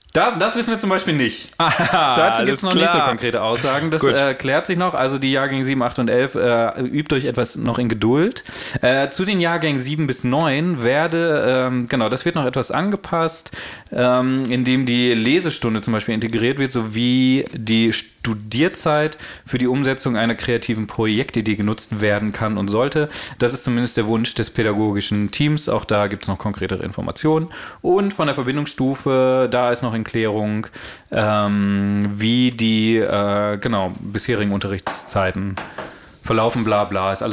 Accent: Berlin, Germany; Als Berliner Hipster auf jeden Fall.

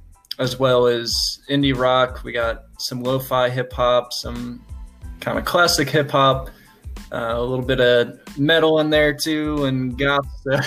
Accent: Charlotte, North Carolina, United States; We're from Charlotte, North Carolina, and seems like we're inching closer towards normality here.

